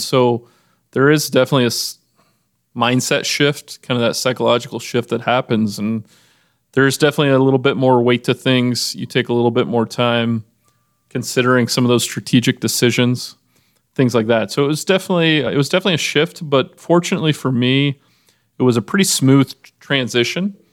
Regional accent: Kansas City, Missouri, United States; also born or lived in Indianapolis; So I was born here in Kansas City, raised most of my life here, moved away for a bit, spent some time overseas, as well as Indianapolis

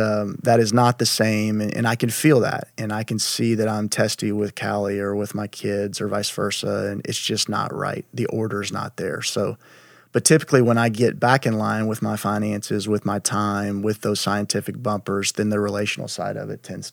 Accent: Houston, Texas, United States; He's someone that comes to my mind because I grew up in Houston.

